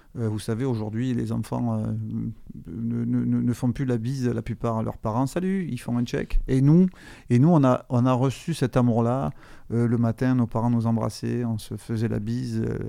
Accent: Marseille, Provence-Alpes-Côte d'Azur, France; born there; Alors je suis né à Marseille-Nord, je suis né à côté du parc Bellevue, dans le 13e.

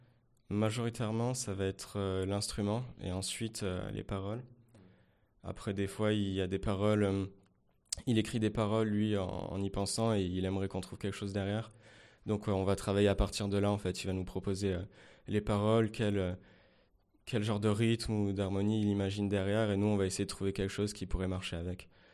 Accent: Digne-les-Bains, Provence-Alpes-Côte d'Azur, France; Oui, donc moi je viens de Digne-les-Bains.

